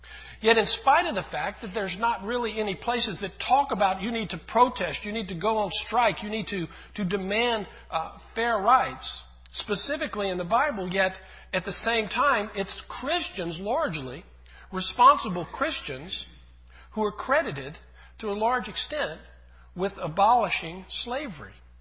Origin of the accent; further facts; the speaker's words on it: United States; When I was little, growing up in America, one of the wonderful things in America is that anyone can grow up to be president.